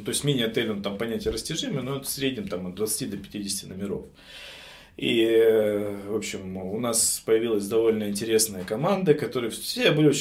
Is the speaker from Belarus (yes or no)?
no; Chișinău, Moldova; Я сам из Кишинева, из Молдавии, уже говорил об этом